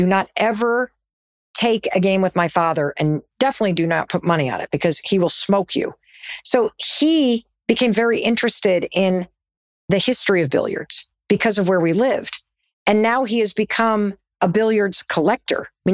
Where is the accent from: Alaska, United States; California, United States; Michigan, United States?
Michigan, United States; North Muskegon; I grew up in Western Michigan in a town called North Muskegon.